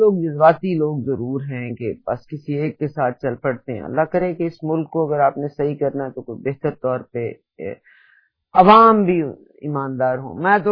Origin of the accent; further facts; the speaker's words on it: Pakistan; میرا بچپن، میری زندگی، میرے سانسیں وہاں گزری ہوئی ہیں.